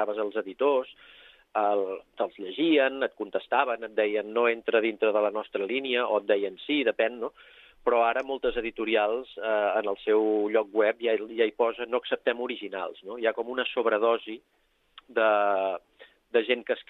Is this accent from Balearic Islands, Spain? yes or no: no; Castellar del Vallès, Catalonia, Spain; born there; jo a Castellà hi tinc un vincle indirecte perquè la meva mare era amiga de la llevadora, d'una llevadora de Castellà, i ens va fer anar a néixer allà a tots quatre germans.